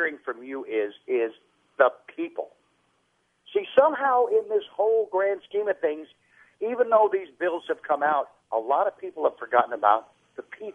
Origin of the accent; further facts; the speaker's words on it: Camarillo, California, United States; And I grew up in Southern California, matter of fact, right out of Simi Valley, out of Camarillo. So I was real close to all that happened.